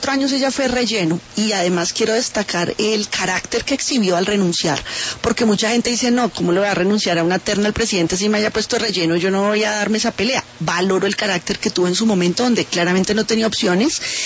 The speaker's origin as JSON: {"language": "Spanish", "country": "Colombia", "said": "Como ciudadana colombiana"}